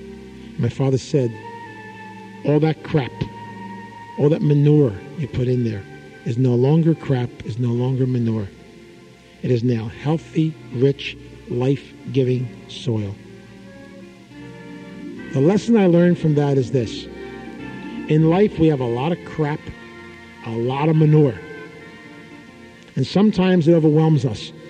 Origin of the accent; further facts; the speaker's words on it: Camden, New Jersey, United States; When I was a kid growing up in South Camden, my father was a city farmer.